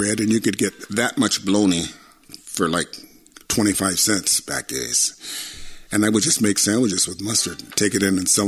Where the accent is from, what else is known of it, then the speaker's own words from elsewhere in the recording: Hamilton, Ontario, Canada; born there; I was born in Hamilton, Ontario, on Winter Street, right next to the Griffins